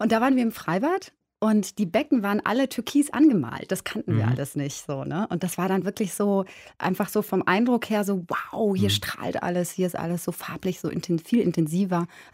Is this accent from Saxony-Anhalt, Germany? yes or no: yes; Halle, Saxony-Anhalt, Germany; Als ich dann auch wieder zurückgekommen bin, so als Teenager in die Stadt Halle wieder, das war für mich eigentlich ein richtiger Schock.